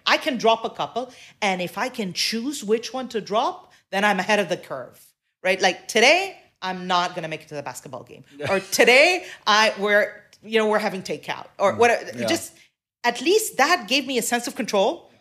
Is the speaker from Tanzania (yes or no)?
yes; Tanzania; also born or lived in Kuwait / London, United Kingdom / Switzerland; So I grew up in Tanzania, Kuwait, London.